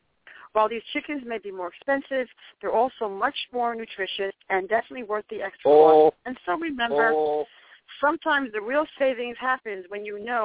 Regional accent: New Jersey, United States; Where I grew up in New Jersey, where I've been, I have everything.

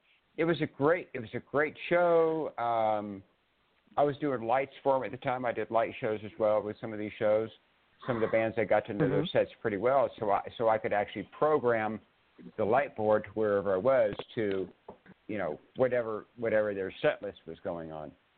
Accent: Marin County, California, United States; I grew up in Marin County

